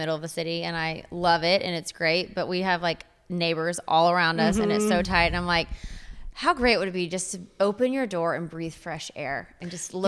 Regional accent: Waco, Texas, United States; I'm from Texas, Waco, Texas.

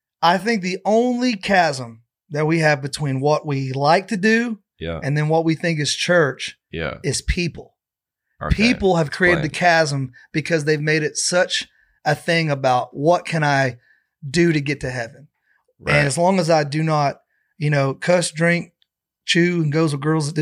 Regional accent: Tennessee, United States; And no, I mean, we grew up together in East Tennessee, but he played at Green Bay.

